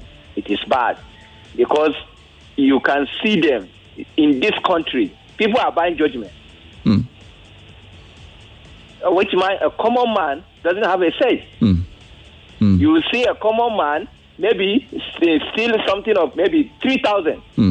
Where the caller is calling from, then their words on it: Kosofe, Lagos, Nigeria; I'm calling from Koshofe.